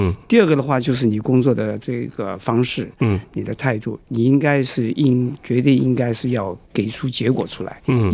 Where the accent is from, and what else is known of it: China; now in Australia